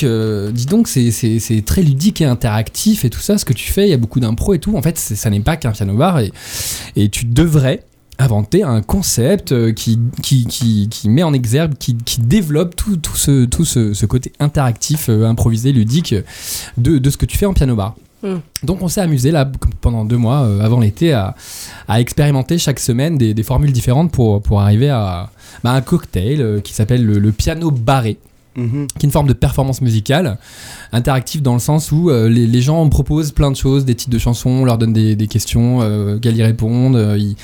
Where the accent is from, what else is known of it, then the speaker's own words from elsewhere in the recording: Paris, Île-de-France, France; même plus qu'à Paris parce que je suis parisien.